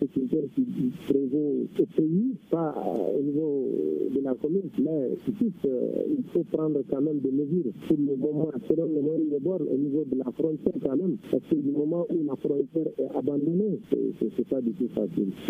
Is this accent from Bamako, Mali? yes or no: no; Gao, Mali; Je venais de la région de Gao